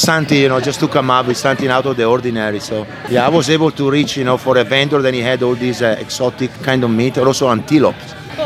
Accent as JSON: {"language": "English", "town": "Milan", "region": "Lombardy", "country": "Italy", "second_language": "English", "lives_now": "Hot Springs, United States", "said": "because I'm from Milan, but basically my little town is above Milan, close to the foot of the Alps, big mountains."}